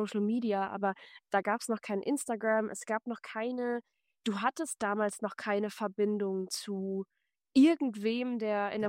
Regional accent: Offenburg, Baden-Württemberg, Germany; born there; now in Berlin, Germany; seit 2015 bin ich nach Berlin gezogen, komme gebürtig aus Offenburg am Rande des Schwarzwalds und bin eigentlich in einer Musikerfamilie aufgewachsen

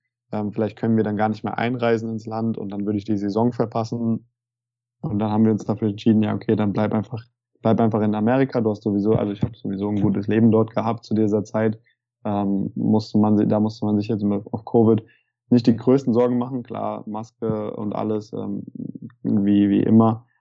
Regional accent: Frankfurt, Hesse, Germany; Ja, haben sie mich gefragt, woher ich komme, und habe gesagt, aus Frankfurt.

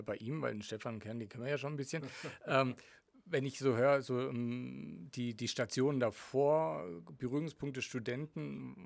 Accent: Spaichingen, Baden-Württemberg, Germany; born there; ich bin auch Speichinger, ursprünglich, also gebürtig

